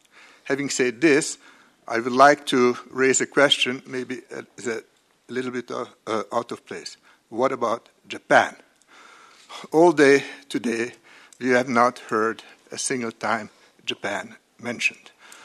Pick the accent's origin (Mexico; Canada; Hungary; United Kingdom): Hungary; now in Switzerland; I'm a former Hungarian refugee from 56. I'm an American citizen. I live in Switzerland, a neutral country.